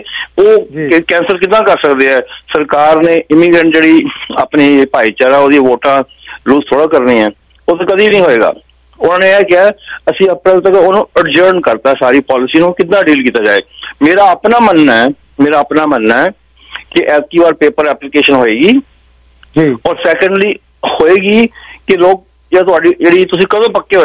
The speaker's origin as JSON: {"language": "Punjabi", "town": "Jalandhar", "region": "Punjab", "country": "India", "said": "ਤੁਸੀਂ ਅੰਮ੍ਰਿਤਸਰ ਤੋਂ ਮੈਂ ਜਲੰਧਰ ਤੋਂ ਹਾਂ"}